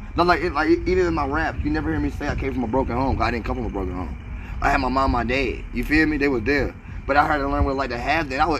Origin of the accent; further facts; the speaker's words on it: Texas, United States; When I went to Charlotte, I was raised in Texas, bro.